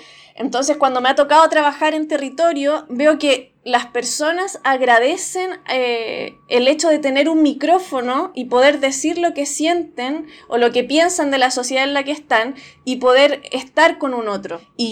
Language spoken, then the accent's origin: Spanish; Rengo, O'Higgins, Chile; Desde que tengo 15 años más o menos que hago radio de mi pueblo en Rengo hasta ahora